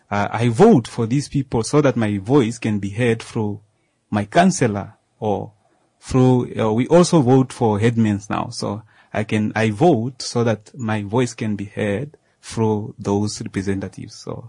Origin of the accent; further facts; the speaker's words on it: Oambungu, Oshana, Namibia; I come from Oambungu village, just in Ongwadiva constituency, or you can say Onamtai village. That's where I came from.